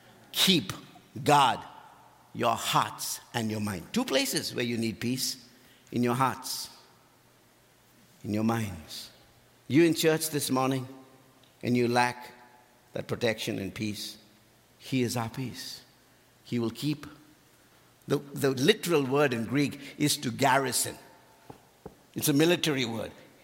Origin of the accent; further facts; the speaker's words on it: India; I'm from India, and for years, India was protected.